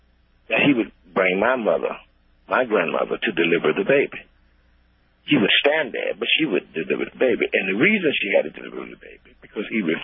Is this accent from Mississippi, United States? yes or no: yes; Mississippi, United States; I'm a black man. I grew up in Mississippi.